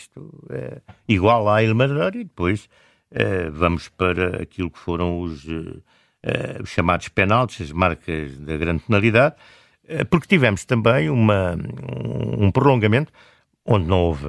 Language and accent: Portuguese; Portugal; aquilo que mais gostaríamos, enquanto portugueses